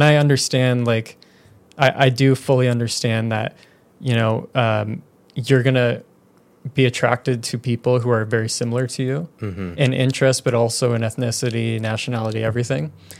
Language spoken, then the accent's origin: English; Surrey, British Columbia, Canada; And I'm from Surrey. And Surrey doesn't have a very large white population. It has a large like Indian population, and like there's a lot of ethnicity in Surrey.